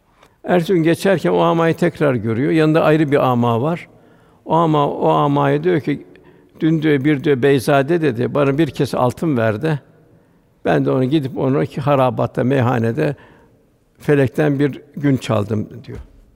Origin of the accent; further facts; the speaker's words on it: Istanbul, Turkey; Bugün de tabii biz İstanbul'da büyüdük. Orada eskiden lokanta önünde bir perde olurdu. Meşhur lokantalar vardı. Sirkeci'de, Beyoğlu'nda filan önüne bir perde olurdu.